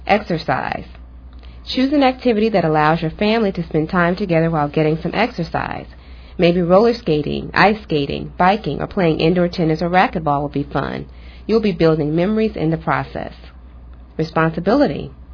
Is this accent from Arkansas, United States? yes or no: yes; Pine Bluff, Arkansas, United States; I am originally from Pine Bluff, Arkansas, if any of your listeners are familiar with that small town. It's about half an hour south of Little Rock, which is the capital. Grew up there